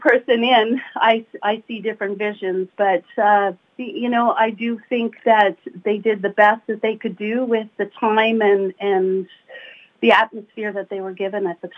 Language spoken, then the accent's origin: English; Quebec, Canada; now in Bryson, Canada; I'm almost 3 years here. I grew up in, born and raised in Chartres, so I'm definitely a Pontiac girl, and in Bryson for about 3 years.